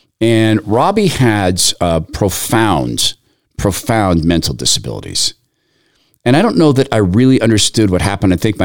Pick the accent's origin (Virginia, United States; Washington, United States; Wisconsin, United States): Washington, United States; Spokane; This was back in the when I grew up in Spokane. We lived in basically a field that had been converted to houses.